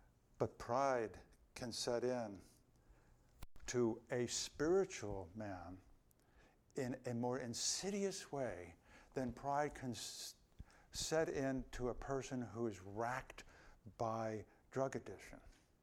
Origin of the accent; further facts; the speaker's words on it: New Jersey, United States; born there; I'm so thankful I was born in New Jersey.